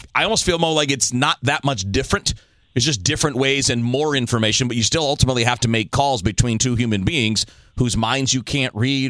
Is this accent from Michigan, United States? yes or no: yes; Detroit, Michigan, United States; You know, I grew up in Detroit, where you have decades where your team is just not a factor.